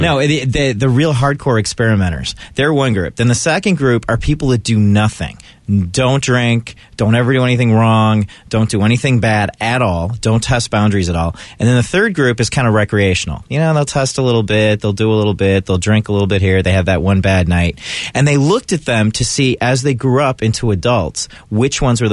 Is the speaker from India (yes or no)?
yes; India; But originally I'm Indian, so I can do an Indian accent.